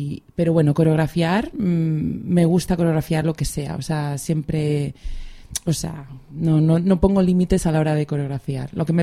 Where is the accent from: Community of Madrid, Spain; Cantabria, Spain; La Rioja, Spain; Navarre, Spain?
Navarre, Spain; Pamplona; born there; moved away as an adult; now in Barcelona, Spain; yo nací en Pamplona y, bueno, sobre los, no sé, ni me acuerdo ya porque llevo mucho tiempo aquí, pero a los 20 años, 21, decidí venir aquí